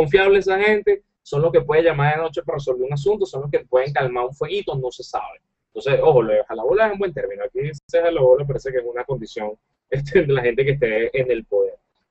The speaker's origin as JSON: {"language": "Spanish", "town": "Charallave", "region": "Miranda", "country": "Venezuela", "said": "Yo soy de Charallave, que es un pueblo muy extraño en el lejano oeste, así donde está Django, más allá."}